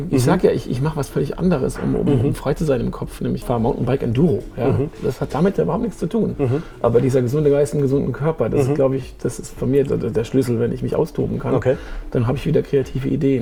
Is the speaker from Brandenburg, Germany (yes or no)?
no; Hockenheim, Baden-Württemberg, Germany; ich bin Kurpfälzer Kind. In der Nachbargemeinde Hockenheim bin ich groß geworden. Eben jetzt lebe ich an der Bergstraße.